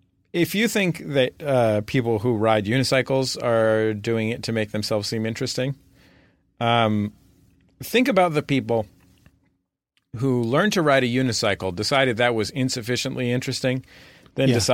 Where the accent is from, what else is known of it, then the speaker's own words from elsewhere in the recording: United Kingdom; I'm a Brit.